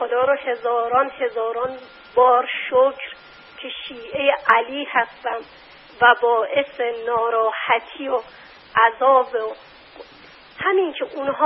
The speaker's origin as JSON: {"language": "Persian", "country": "Iran", "said": "ما آذری هستیم، آذری هم نباشیم، لور باشیم، ترک باشیم، گیلکی باشیم، هر چی باشیم محب علی هستیم"}